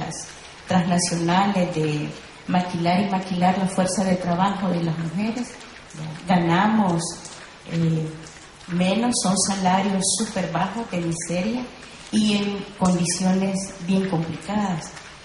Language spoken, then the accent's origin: Spanish; El Salvador; Le decía yo, en El Salvador somos el 52% de mujeres